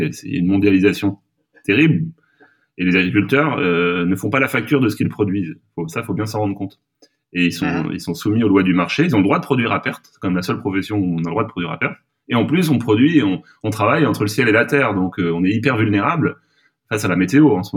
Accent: West France, France; C'est pas là où j'ai grandi, mais ça reste l'ouest de la France.

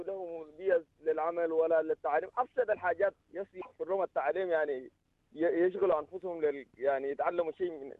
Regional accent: Sudan; طبعا من السودان، أول مرة أتصل بكم

